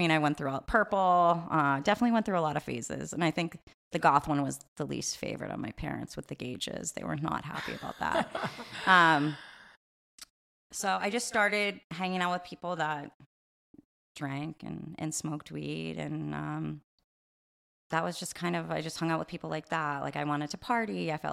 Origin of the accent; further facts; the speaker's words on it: Falmouth, Massachusetts, United States; born there; I was born in Cape Cod, Massachusetts, Falmouth to be exact, to my parents.